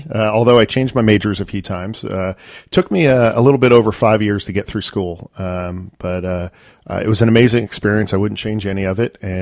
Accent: Tampa, Florida, United States; also born or lived in New Jersey; I was born up north, New Jersey. But as a young child, my family moved down to the Tampa Bay area and settled up in North Tampa.

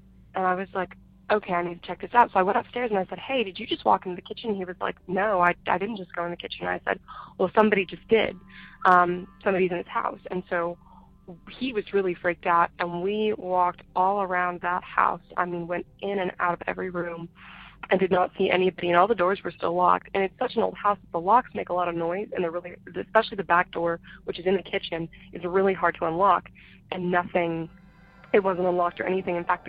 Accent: Arkansas, United States; I'm from Arkansas, and I am 17 years old

